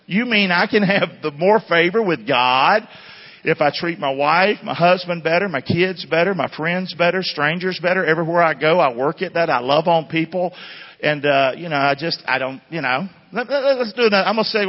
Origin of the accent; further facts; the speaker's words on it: the South, United States; Growing up in the South, country boy, all that kind of stuff.